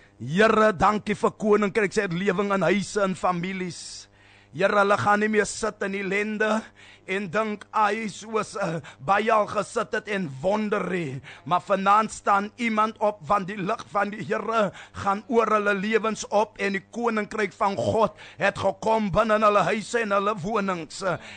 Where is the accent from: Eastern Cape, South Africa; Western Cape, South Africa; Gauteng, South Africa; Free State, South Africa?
Western Cape, South Africa; Sarepta; Ek kom uit Sarepta, geboor in die eenvoudige huis in Verbena straat